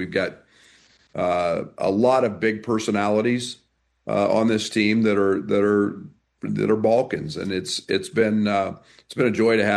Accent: Kansas, United States; Yeah, you know, I grew up in Kansas, and junior college basketball was a big deal in Kansas.

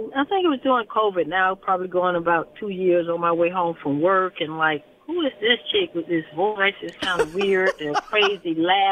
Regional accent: Jacksonville, Florida, United States; now in Fort Worth, United States; And I'm from Jacksonville, Florida. So I was there. I'm just coming back, getting back here to Fort Worth tonight

